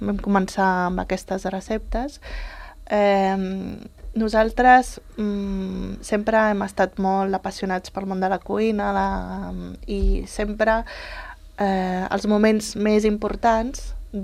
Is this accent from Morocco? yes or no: no; Italy; Sí, sí, sí, sí. Soc italiana.